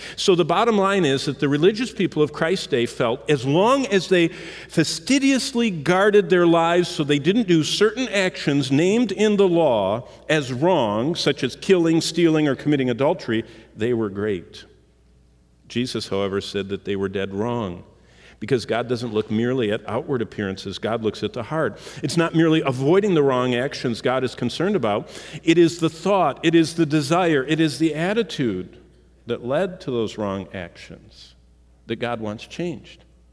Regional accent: Lansing, Michigan, United States; In fact, growing up in Lansing, Michigan, at that time in Clinton County where we lived, they had an ordinance that you didn't get your full measure of property tax until your house was finished.

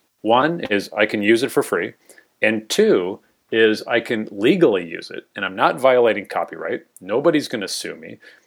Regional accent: Washington, United States; I'll brag a little bit and point to my home state. If your listeners go to their favorite search engine and type in Washington State K-12 OER

